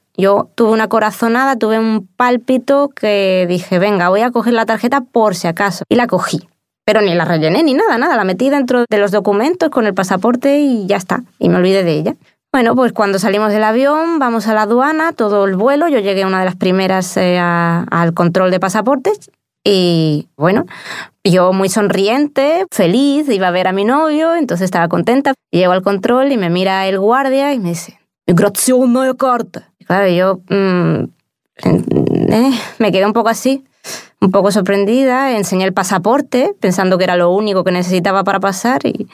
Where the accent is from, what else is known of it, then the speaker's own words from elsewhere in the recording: Cádiz, Andalusia, Spain; pues soy de Cádiz y en Cádiz hay regatas cada 4 años porque es una ciudad portuaria.